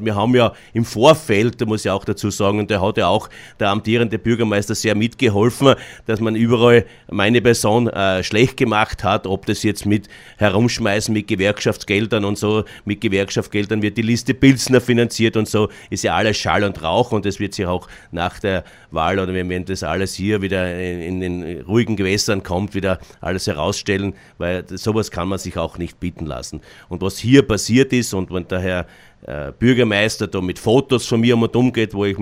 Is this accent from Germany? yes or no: no; Trofaiach, Styria, Austria; now in Leoben, Austria; Ich bin 1979 nach Leoben gezogen. Ich komme ja aus Trofeiach, aus dem schönen Leintal und habe hier Fuß gefasst in Leoben.